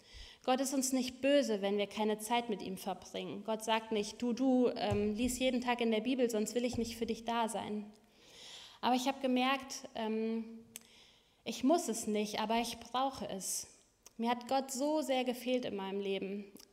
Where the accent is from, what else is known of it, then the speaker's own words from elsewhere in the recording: Hesse, Germany; Ich komme ursprünglich aus Hessen.